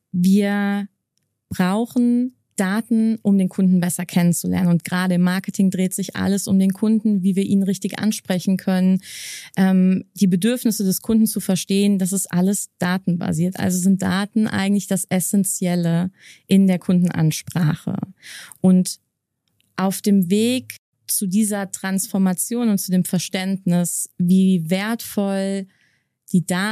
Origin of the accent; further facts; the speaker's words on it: Koblenz, Rhineland-Palatinate, Germany; Ich komme aus Koblenz, das ist nicht so weit weg. Der Rhein verbindet uns.